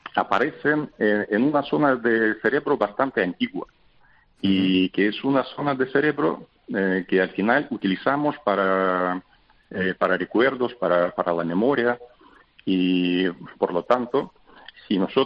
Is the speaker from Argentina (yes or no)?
no; Russia; Spanish is a second language; now in Spain; Bueno, yo soy ruso, o sea que vine hace mucho tiempo a España.